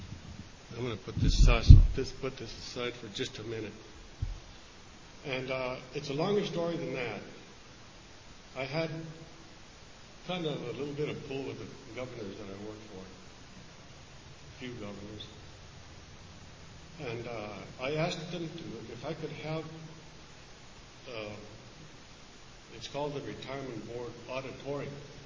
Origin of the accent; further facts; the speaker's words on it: Santa Fe, New Mexico, United States; I'm from Santa Fe, and I had the reputation of being an athlete. And so, you get to know the whole town.